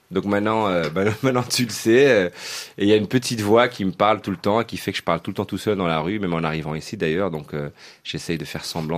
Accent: Belgium; je suis belge musulman.

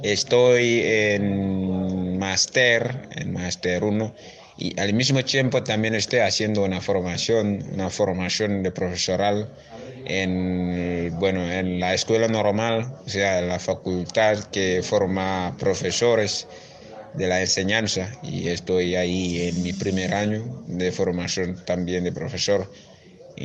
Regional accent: Senegal; Spanish is a second language; soy senegalés.

